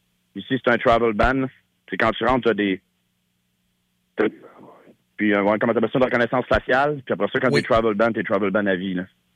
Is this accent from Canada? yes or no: yes; Chibougamau, Quebec, Canada; je suis neuf Chibougamau, moi, là. Fait que, je suis fier de Québécois, j'ai servi mon pays pendant 15 ans, là. J'étais dans les forces armées avant, là.